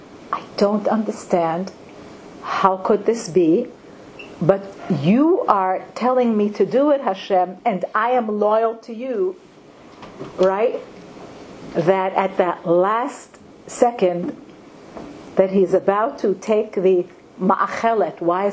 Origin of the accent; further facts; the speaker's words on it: Far Rockaway, New York, United States; I grew up in Far Rockaway from age 12. My father's itself began our yeshiva, Shar Yashuv, when I was 12. It was full of nursing homes.